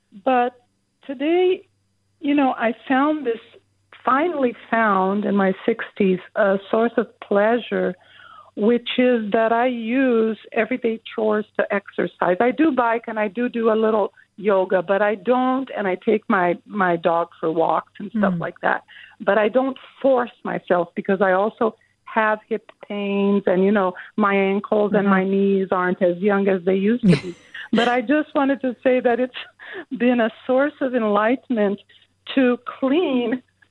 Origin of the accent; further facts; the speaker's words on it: São Paulo, Brazil; I grew up in Brazil, in southern Brazil, in São Paulo